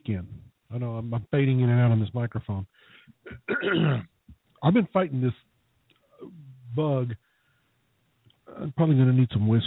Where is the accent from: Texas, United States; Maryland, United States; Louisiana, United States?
Texas, United States; Now, growing up in West Texas, same thing.